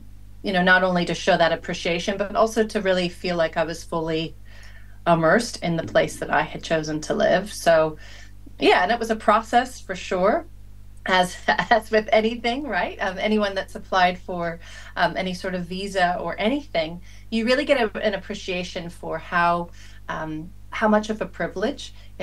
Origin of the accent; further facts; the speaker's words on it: Oregon, United States; now in New Zealand; I was a kid growing up in Oregon, and then I'd say that here in New Zealand, and it was, you know, met with a lot of confusion.